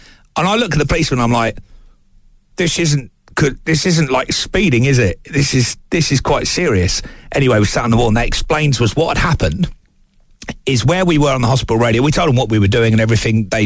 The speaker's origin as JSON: {"language": "English", "town": "Watford", "region": "East of England", "country": "United Kingdom", "tie": "born or raised there", "said": "I was a proper boy growing up in Watford playing with cars."}